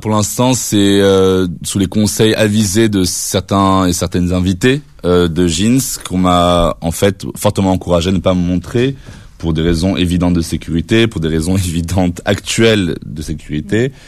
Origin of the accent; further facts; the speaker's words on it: Morocco; je suis né et j'ai été élevé dans l'islam. J'ai grandi au Maroc, j'ai été nourri d'une double culture franco-marocaine.